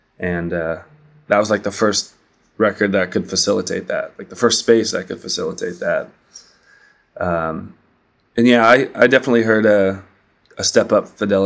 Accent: San Diego, California, United States; now in Los Angeles, United States; I moved to LA. I'm from San Diego, so I moved to just be a little closer to home

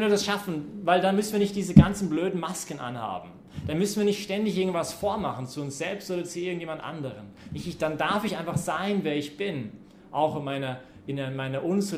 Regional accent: Canada; German is a second language; mich als Kanadier

